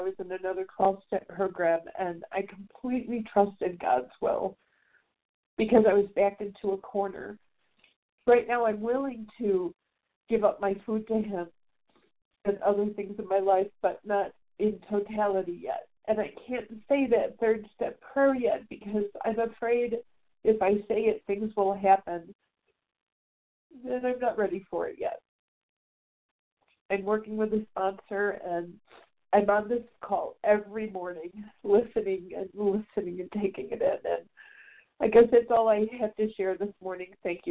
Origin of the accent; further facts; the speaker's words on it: Chicago, Illinois, United States; I was back in Chicago, my hometown, looking for apartments.